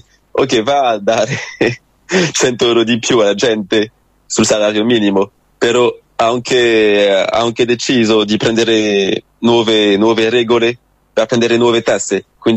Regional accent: Saint-Nazaire, Pays de la Loire, France; Italian is a second language; nel mio paese vicino a Nantes, a Saint-Nazaire

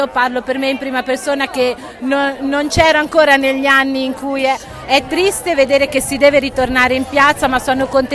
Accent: Senigallia, Marche, Italy; Da Senigallia.

